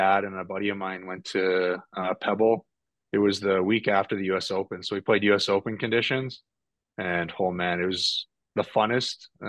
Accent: Winnipeg, Manitoba, Canada; where I grew up in the prairies, I grew up in Winnipeg

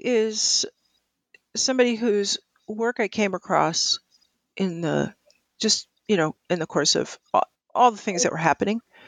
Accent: Orange, New Jersey, United States; I'm a member of the First Unitarian Universalist Church of Essex County, which is in Orange, my hometown.

